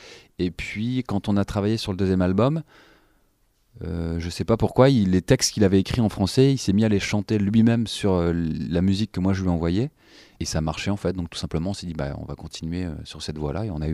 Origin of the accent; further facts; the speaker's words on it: Lille, Hauts-de-France, France; Moi, je suis lillois aussi